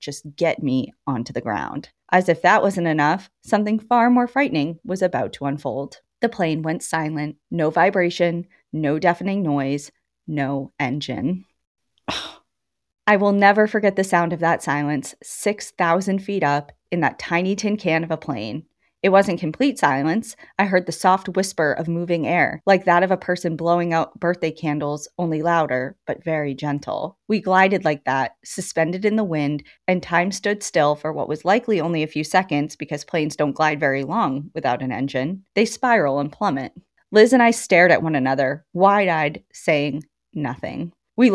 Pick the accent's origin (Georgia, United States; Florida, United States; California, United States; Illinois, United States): California, United States; Silicon Valley; I'm from Silicon Valley and had never laid eyes on anything like it.